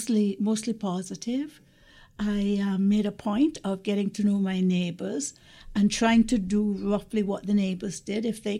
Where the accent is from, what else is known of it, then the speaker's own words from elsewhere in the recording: Kingston, Jamaica; now in Dauphin, Canada; But I came from Kingston, Jamaica, which is a vibrant cosmopolitan city, and Dauphin seems so much quieter.